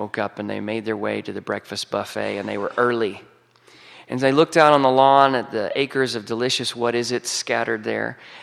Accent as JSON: {"language": "English", "region": "Texas", "country": "United States", "tie": "born or raised there", "said": "I'm originally from Texas. I grew up in East Texas, which is the pretty part. It's the part that still looks like Louisiana and Arkansas, but has better roads."}